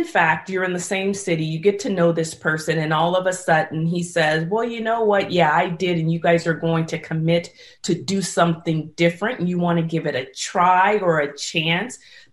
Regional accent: San Francisco, California, United States; Or I'm from San Francisco.

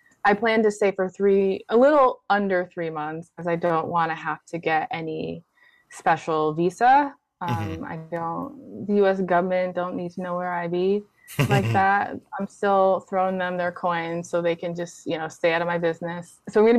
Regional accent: United States; the one best thing about being an American is that we don't need to have travelers' visas. Like our passport really takes us far.

